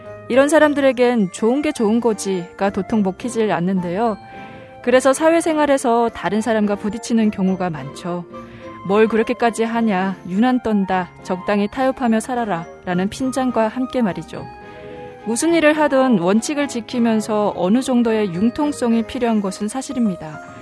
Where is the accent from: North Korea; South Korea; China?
North Korea; Musan, North Hamgyong